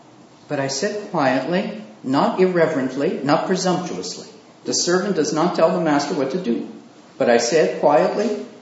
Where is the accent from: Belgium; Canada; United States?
Canada; And you say, sir … I come from Canada. I write a Christian paper for railroad employees.